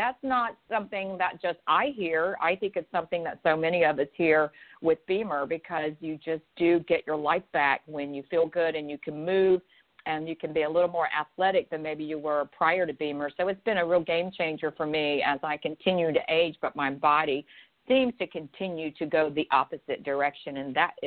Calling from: Pawleys Island, South Carolina, United States; And today I am calling in from Pawleys Island, South Carolina, and you know that's my happy place.

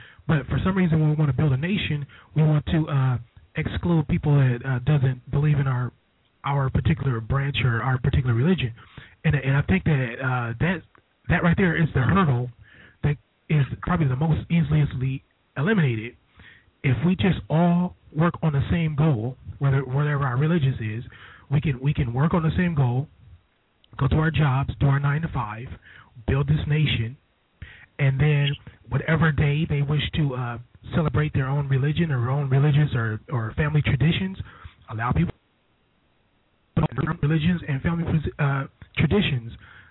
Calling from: California, United States; Oh, I said, yeah … I'm calling from California.

